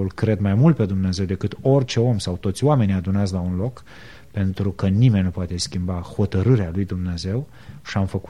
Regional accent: Brăila, Brăila County, Romania; Eu sunt din Brăila, cum am spus, și nu știu dacă din păcate sau din fericire am avut experiența vieții.

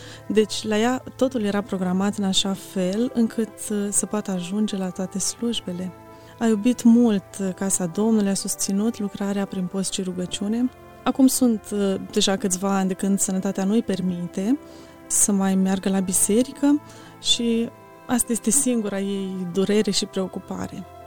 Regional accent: Suceava, Suceava County, Romania; M-am născut în Suceava, într-o familie obișnuită, o familie credincioasă, de creștini penticostali, cu 3 băieți și 3 fete.

